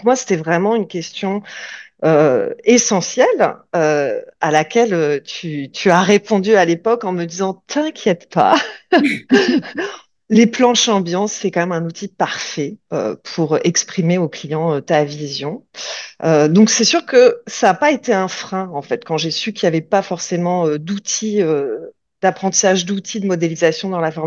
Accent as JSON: {"language": "French", "country": "France", "moved": "as an adult", "lives_now": "Montreal, Canada", "said": "je suis française mais j'habite à Montréal depuis une douzaine d'années à peu près avec mon conjoint et nos 4 enfants."}